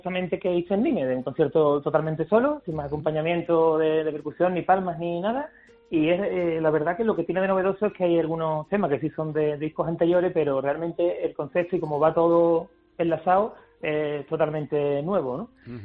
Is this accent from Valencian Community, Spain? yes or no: no; Morón de la Frontera, Andalusia, Spain; also born or lived in Seville; nací en Sevilla, como bien dices, pero estuve el tiempo justito de que mi madre me tuviera y me crié en Morón. Se me vine para acá a las pocas horas, ya estaba en Morón, que es donde mi familia ha vivido siempre y aquí vivo.